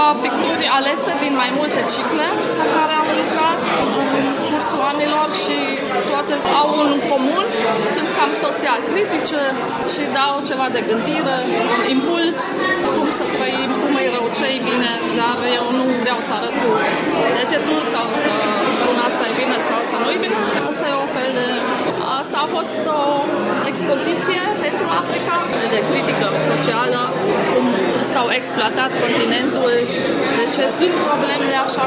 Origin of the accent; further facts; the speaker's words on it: Timișoara, Timiș County, Romania; also born or lived in Budapest; now in Bremen, Germany; Timișoara e locul care totdeauna rămâne primul loc. Familia este aici, următor, fiecare an de 2-3 ori la Timișoara și nu m-am despărțit niciodată, nu m-am rupt de ea. După Revoluție am plecat la Budapesta